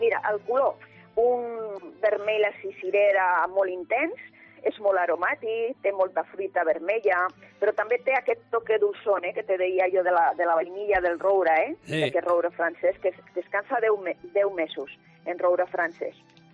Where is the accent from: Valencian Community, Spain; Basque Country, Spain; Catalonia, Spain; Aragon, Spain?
Aragon, Spain; el meu poble, o sigui, el Campo de Borja